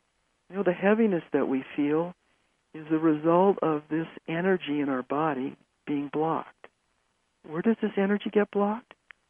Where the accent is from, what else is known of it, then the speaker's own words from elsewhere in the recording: Los Angeles, California, United States; I was born in Los Angeles, and I watched people, as I was growing up in this society, get more and more full of stress.